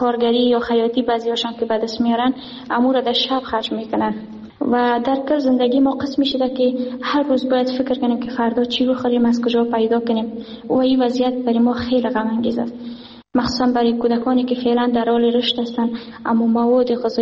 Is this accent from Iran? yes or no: no; Afghanistan; now in Pakistan; وقتی بفهمند که ما افغان هستیم